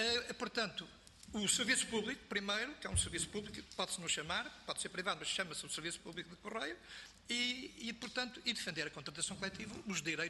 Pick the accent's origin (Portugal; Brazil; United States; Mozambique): Portugal; Santo Tirso, Norte; Eu sou de Santo Tirso, portanto tinha lá um cavalinho.